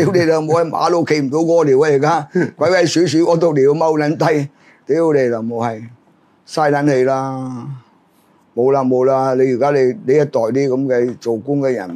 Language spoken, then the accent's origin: Cantonese; China; 我哋中國人錢嚟㗎